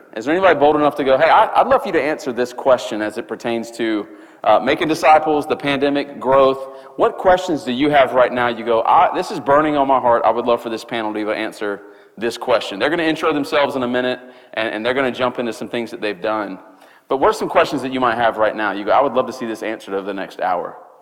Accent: Charleston, South Carolina, United States; the church that God had called us to plant back in Charleston, which is my hometown

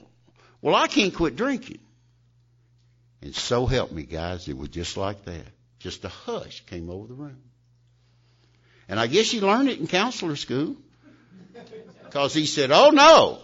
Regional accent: Tennessee, United States; I come from a long line of visionaries. We're from Tennessee.

